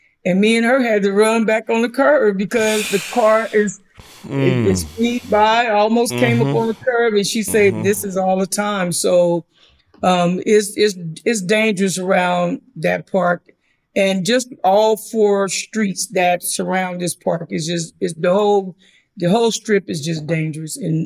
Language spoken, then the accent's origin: English; Los Angeles, California, United States; You know, I grew up in Watts. I'm still a part of my community because I still have a lot of family live there.